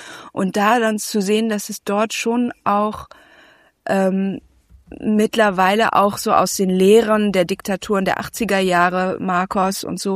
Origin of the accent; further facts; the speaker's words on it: Indonesia; ich komme ja aus, also oder ich bin ja in Indonesien groß geworden